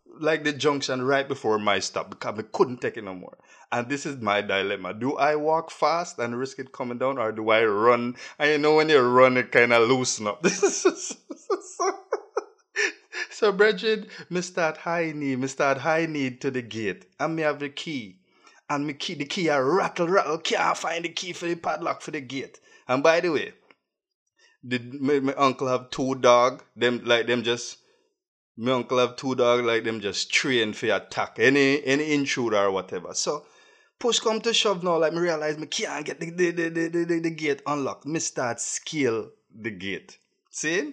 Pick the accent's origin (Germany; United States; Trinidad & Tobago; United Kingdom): Trinidad & Tobago; Tobago; So well, I'm from Tobago, the island of Tobago, and usually summertime I would go to Trinidad with my family